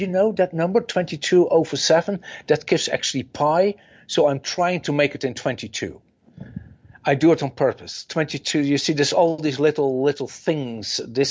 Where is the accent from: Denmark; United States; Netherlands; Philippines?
Netherlands; I'm from the Netherlands. It's not .com. It is .NL.